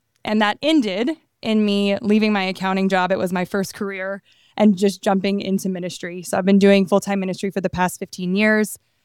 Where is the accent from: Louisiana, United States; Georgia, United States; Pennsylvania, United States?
Louisiana, United States; And we had all gone to Catholic school our whole lives because we're all from South Louisiana.